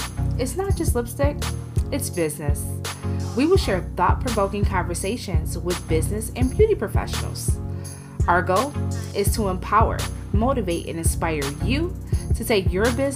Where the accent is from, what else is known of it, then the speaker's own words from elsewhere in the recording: Detroit, Michigan, United States; I remember growing up in Southwest Detroit